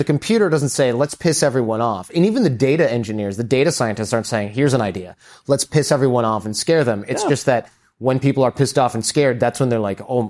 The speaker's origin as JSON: {"language": "English", "region": "Midwest", "country": "United States", "tie": "born or raised there", "said": "And I know Jason and I grew up in the Midwest, so we've been in this polar vortex situation."}